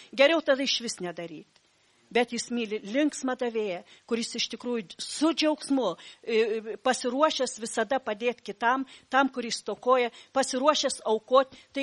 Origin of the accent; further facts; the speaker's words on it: Panevėžys, Panevėžys County, Lithuania; aš galiu pasakyti apie Panevėžio, kadangi mes iš Panevėžio, tai noriu tikrai paliūdyti.